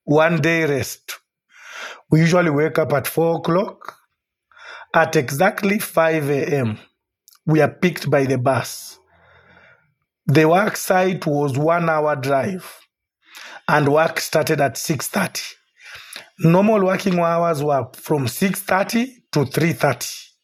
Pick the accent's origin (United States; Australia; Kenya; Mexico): Kenya; I am 40 years old. Actually, next month, I'm approaching 40. I'm a Kenyan.